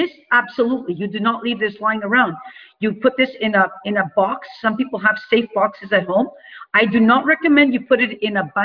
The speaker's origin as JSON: {"language": "English", "country": "Canada", "said": "yes, I'm from Canada, you're from the US, things are pretty much similar."}